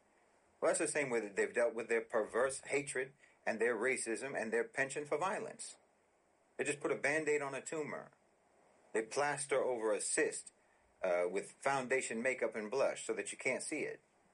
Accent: United States; I mean, I'm American.

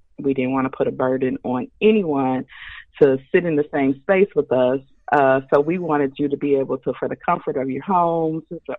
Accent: Kansas City, United States; I hail from Kansas City.

